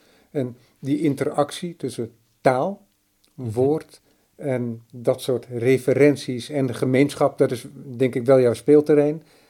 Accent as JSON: {"language": "Dutch", "town": "Amsterdam", "region": "North Holland", "country": "Netherlands", "said": "Want ik kom zelf uit Noordwest-Nederland, uit Amsterdam."}